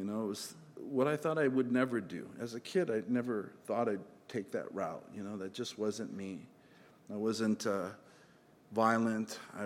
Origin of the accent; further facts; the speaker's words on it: South El Monte, California, United States; But I grew up in South El Monte in a broken home, guys.